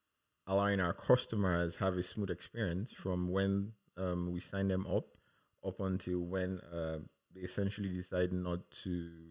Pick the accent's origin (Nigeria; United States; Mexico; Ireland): Nigeria; Lagos; also born or lived in eastern Nigeria; So I grew up in Nigeria, moved a bit from the eastern part, then to Lagos, where I was for over 30 years, right? So growing up in Nigeria was fun.